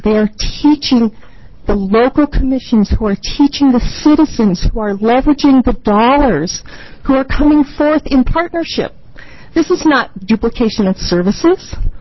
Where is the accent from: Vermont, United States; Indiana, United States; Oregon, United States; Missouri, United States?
Oregon, United States; Cottage Grove; I'm from Cottage Grove, Oregon